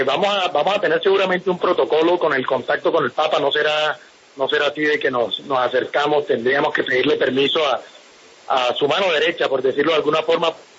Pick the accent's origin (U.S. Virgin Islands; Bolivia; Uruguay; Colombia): Colombia; Cartagena, Bolívar; Yo soy cartagenero.